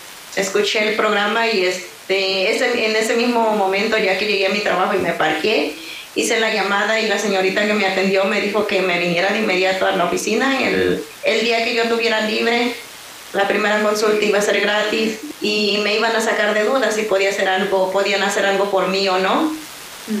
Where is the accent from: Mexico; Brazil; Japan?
Mexico; moved away as an adult; now in United States; Yo llegué a, cuando llegué de México, llegué a Florida, y de Florida me trajeron para acá